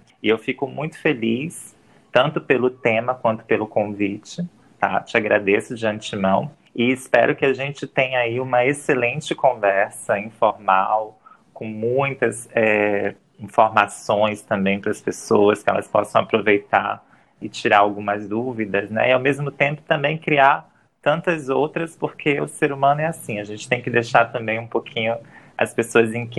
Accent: Manaus, Amazonas, Brazil; eu sou amazonense, né? Sou de Manaus aqui, nasci aqui, me criei aqui, né?

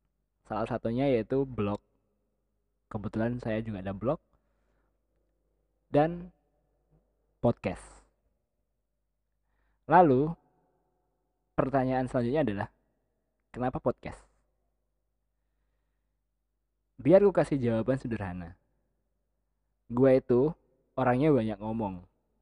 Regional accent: Banyuwangi, East Java, Indonesia; Jadi, pada kala itu ada sekolah menengah pertama di daerah gua, Banyuwangi.

